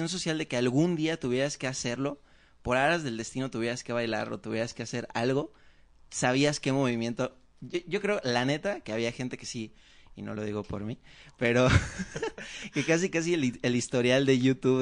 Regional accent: Salamanca, Guanajuato, Mexico; nosotros somos de Salamanca, y el hecho de que hubiera, no sé, unos 15 años en Irapuato

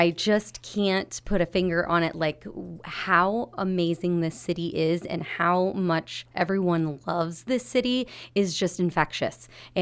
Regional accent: Abingdon, United States; also born or lived in St. Louis; I'm born and raised in Abingdon, and I came to Mammoth College after high school for a year and then jetted off to St. Louis for the next 17 years

